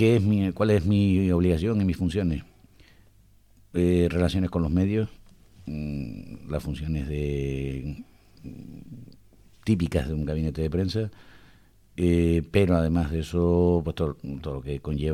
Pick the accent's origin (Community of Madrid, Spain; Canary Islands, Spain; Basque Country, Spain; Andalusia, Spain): Canary Islands, Spain; Las Palmas; moved away as an adult; now in Tenerife, Spain; Soy de Las Palmas, vivo desde hace 32 años, desde que fui a estudiar a la Universidad de La Laguna. Vivo en Tenerife, cada vez vivo al 50% en cada una de las islas. Y además de ser canarión, vivir en Tenerife